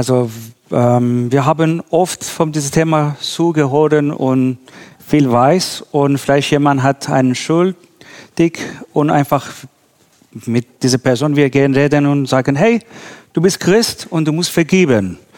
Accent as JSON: {"language": "German", "country": "Iran", "second_language": "German", "said": "Also wir als Iraner immer ein zum Beispiel sagen"}